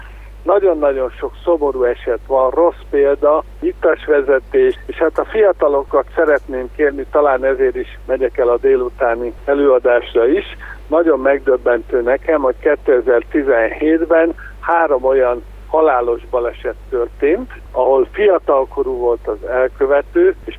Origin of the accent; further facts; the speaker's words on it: Hungary; magyarként a mai napig mit adtunk a világ járműgyártásának